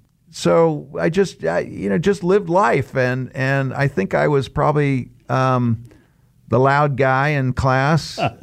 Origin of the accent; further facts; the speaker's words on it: Sacramento, California, United States; I grew up in Sacramento, California.